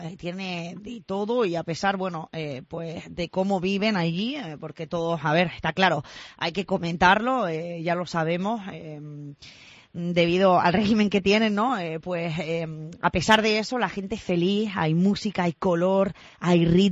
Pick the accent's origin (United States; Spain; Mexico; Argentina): Spain; Canary Islands; los canarios tenemos ese corazón latinoamericano, ¿verdad? Somos latinos, conocemos a muchísima gente que ha migrado también aquí a nuestra tierra. Nosotros también hemos emigrado para allá.